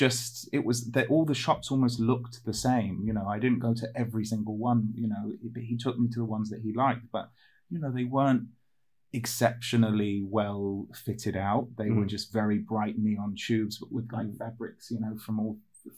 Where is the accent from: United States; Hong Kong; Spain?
Hong Kong; born there; I was born in Hong Kong.